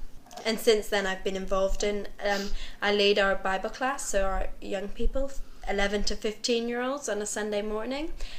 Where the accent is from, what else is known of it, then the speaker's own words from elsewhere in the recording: Belfast, Northern Ireland, United Kingdom; also born or lived in London; Yeah, so I was born in London and then moved to Belfast when I was six, so most of my formative years, I would say, were in Belfast.